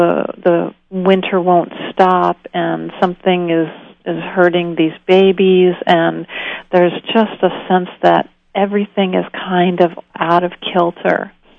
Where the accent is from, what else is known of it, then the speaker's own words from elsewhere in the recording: Syracuse, New York, United States; I grew up in Syracuse, and I think growing up in a place like that, it's